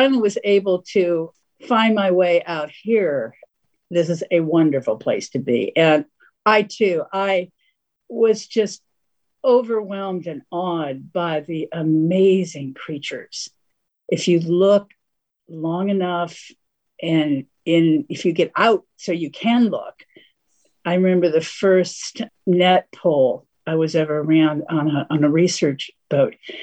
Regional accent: Ohio, United States; when I first came to the Pacific Northwest, I grew up in Ohio, flat.

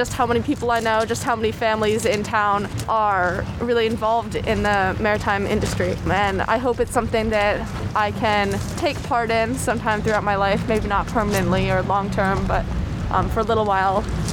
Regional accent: Port Townsend, Washington, United States; I grew up in Port Townsend, and that means I've been around boats all my life

